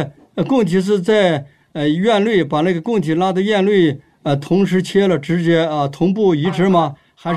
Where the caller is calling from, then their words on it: Chengdu, Sichuan, China; 我这个电话是从四川的成都打过来